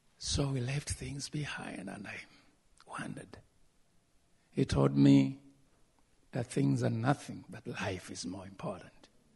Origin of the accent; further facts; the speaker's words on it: Uganda; English is a second language; Praise the Lord. … I'm from Uganda, the senior pastor of Ever Increasing Miracle Church.